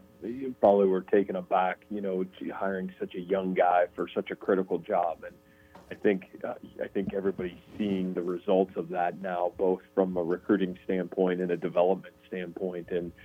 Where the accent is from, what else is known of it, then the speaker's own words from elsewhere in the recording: Massillon, Ohio, United States; And Jeff's from my hometown, Massillon, Ohio